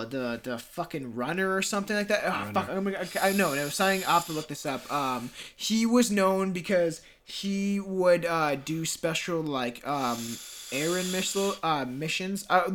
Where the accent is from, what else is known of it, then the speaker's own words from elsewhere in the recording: Canada; maybe not Canada because we're from Canada